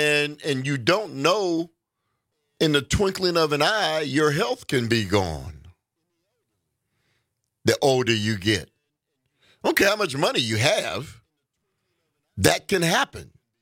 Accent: United States; I'm sorry. I'm an American too.

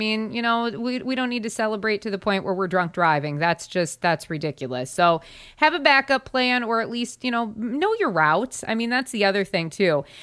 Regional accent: South Dakota, United States; also born or lived in Minnesota; I grew up in South Dakota. Then we moved to Minnesota, and then we moved here.

